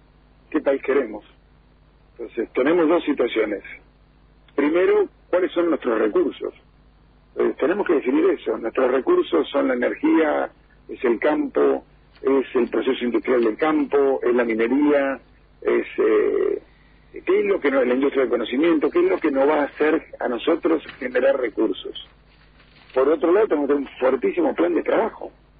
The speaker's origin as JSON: {"language": "Spanish", "country": "Argentina", "said": "nosotros como argentinos nos merecemos tener una plataforma de desarrollo adecuado."}